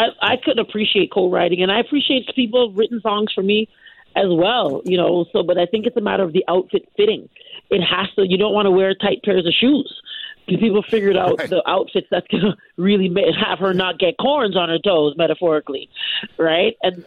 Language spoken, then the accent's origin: English; Canada; I'm Canadian. I'm a born and raised Canadian.